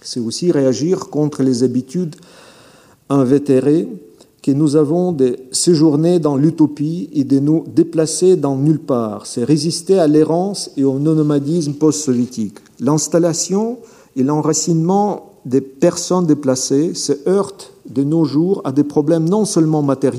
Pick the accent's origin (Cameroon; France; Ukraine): Ukraine; Kyiv, Kyiv City; de nombreux aspects de ma ville natale, de la ville où je suis né et vécu plus d'un demi-siècle.